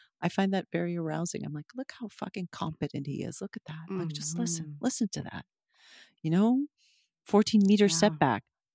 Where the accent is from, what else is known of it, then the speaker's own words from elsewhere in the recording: Canada; I'm Canadian